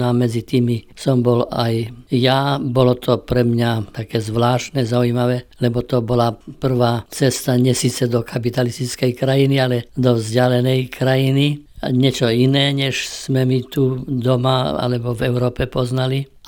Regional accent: Ľubiša, Prešov Region, Slovakia; keď sa povie Ľubiša, moja rodná obec, tak to nie sú len grunt, na ktorom stál dom, v ktorom som sa narodil, nie sú len polia, na ktorých som pásaval kravičky, orál, zbieral úrodu

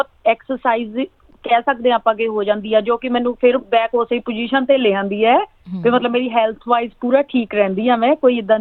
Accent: Buhara, Punjab, India; moved away as an adult; now in Australia; ਅਤੇ ਮੈਂ ਪੰਜਾਬ ਦੇ ਨਵਾਂ ਸ਼ਹਿਰ ਦੇ ਵਿੱਚ ਪਿੰਡ ਬੁਹਾਰਾ ਦੀ ਜੰਪਲ ਹਾਂ ਤੇ ਮੇਰੀ ਮੈਰਿਜ ਪਿੰਡ ਪਹਿਲੀ ਫੋਜੇਵਾਲ ਦੇ ਕੋਲ ਹੋਈ ਹੈ ਤੇ ਮੈਂ ਆਸਟ੍ਰੇਲੀਆ ਦੇ ਵਿੱਚ 2008 ਦੇ ਵਿੱਚ ਆਈ ਸੀਗੀ ਸਟੱਡੀ ਵੀਜ਼ਾ ਤੇ ਵਿਦ ਮਾਈ ਹਸਬੈਂਡ

